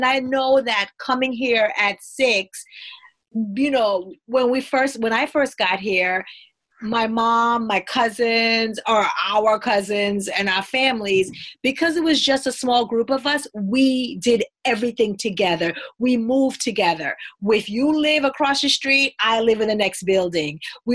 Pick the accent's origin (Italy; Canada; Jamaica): Jamaica; moved away; I'm Jamaican. I was born in Jamaica. I came to this country in 1973. I was naturalized when I was 17.